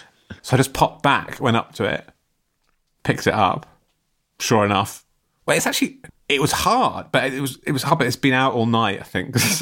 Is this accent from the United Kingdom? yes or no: yes; London, United Kingdom; It's a beautiful blue, crisp London day today. It's one of those days as a Londoner, you just think, which of our many art galleries will I visit this afternoon?